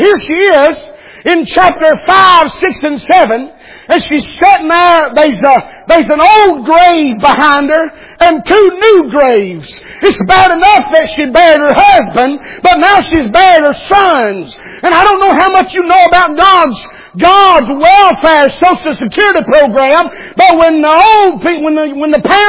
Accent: Alabama, United States; But I'm from Alabama, and we're still shouting about indoor plumbing.

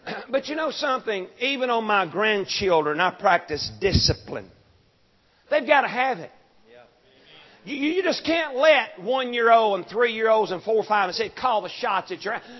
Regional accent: Tennessee, United States; now in Georgia, United States; no, ma'am, I was raised in Tennessee, and I live in Georgia, and I'm just trying to practice some of them old country boy manners.

